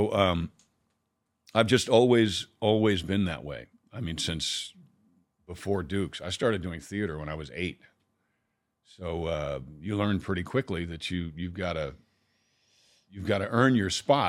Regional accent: New York, United States; look, I'm from New York. That stuff just doesn't work.

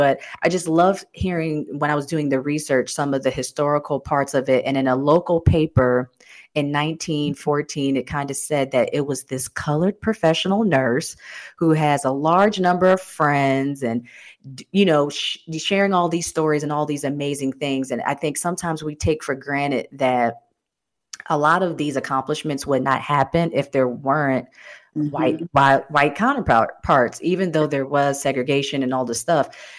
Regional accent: Charleston, South Carolina, United States; because I'm from the Charleston area

